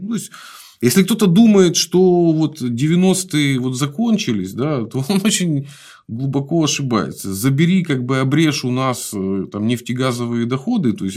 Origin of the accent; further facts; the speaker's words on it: Belarus; У нас, у белорусов.